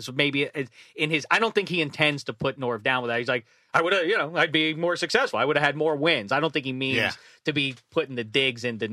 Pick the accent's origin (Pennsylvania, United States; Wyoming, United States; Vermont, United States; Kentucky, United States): Pennsylvania, United States; Pittsburgh; You didn't even stop to badmouth me because I said I'm from Pittsburgh.